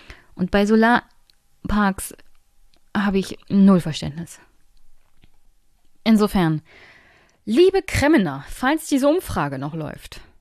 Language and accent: German; Brandenburg, Germany; weil auch ich bin als Brandenburger habe ein großes Interesse daran, günstig Energie zu bekommen.